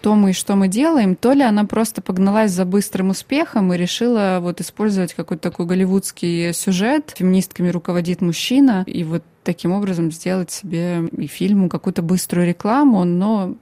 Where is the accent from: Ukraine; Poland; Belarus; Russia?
Ukraine; Russian is a second language; Все-таки даже если я говорю по-русски, наверное, слышно, что я украинка, а не русская.